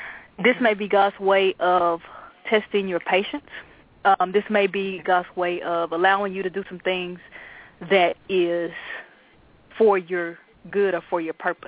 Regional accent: Texas, United States; I'm country. I'm from Texas.

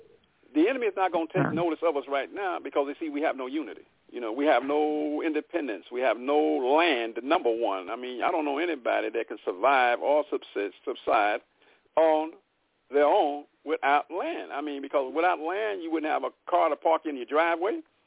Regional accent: Oklahoma City, Oklahoma, United States; And, again, I'm from Oklahoma City, certified paralegal.

